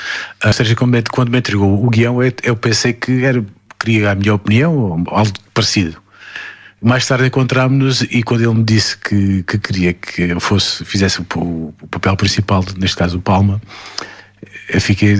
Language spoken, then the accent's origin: Portuguese; Alentejo, Portugal; Eu vivo o Alentejo, eu sou alentejano de raiz e vivo no Alentejo